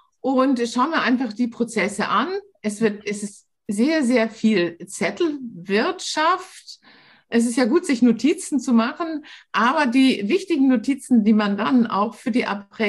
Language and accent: German; Hamburg, Germany; now in Munich, Germany; Ich lebe hier im Münchner Raum, am Speckgürtel von München, bin aber eine Hamburgerin. Ich sage immer, Hamburg ist meine Heimat, München ist mein Zuhause.